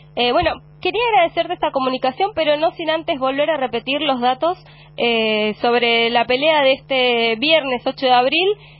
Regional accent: Avellaneda, Buenos Aires Province, Argentina; pues yo también soy de acá de Avellaneda

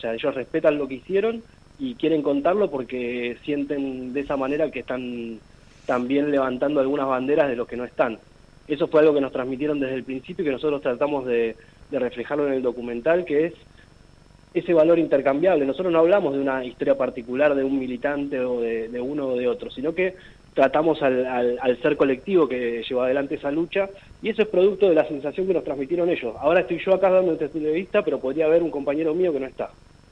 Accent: Argentina; por qué llegamos nosotros siendo argentinos a contar esta historia

